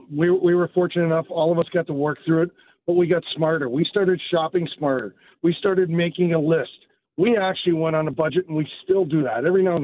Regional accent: Canada; Thank God we're Canadian.

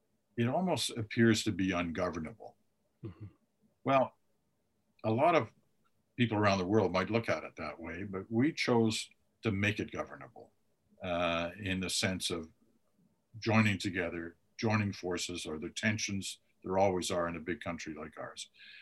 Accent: Canada; also born or lived in Britain; He used to say to me as I was growing up, when we moved to Canada, we came from Britain.

